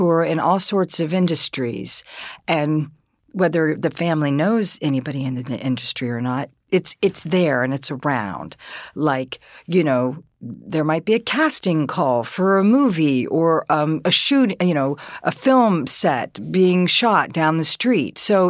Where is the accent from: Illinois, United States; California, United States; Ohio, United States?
Ohio, United States; Huber Heights; Did I like Dayton, Ohio when I was a kid? Yes, I did. Yeah. It would flood. I grew up in Huber Heights, and there was a lot of kids around.